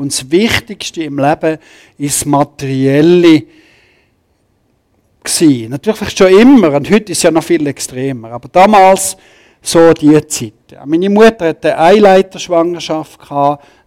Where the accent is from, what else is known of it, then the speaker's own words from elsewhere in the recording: St. Gallen, Switzerland; Ich bin aufgewachsen im St. Galler Rinntal. Meine Eltern sind Österreicher, darum kommt der Name … das ist so ein Spezialname von slowenischen Grenzen zu Österreich, Kärnten.